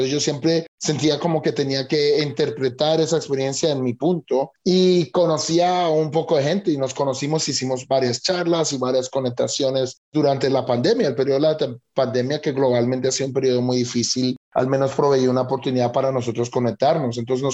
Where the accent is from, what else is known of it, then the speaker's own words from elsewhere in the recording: Colombia; yo nací en Colombia, yo me crié en Colombia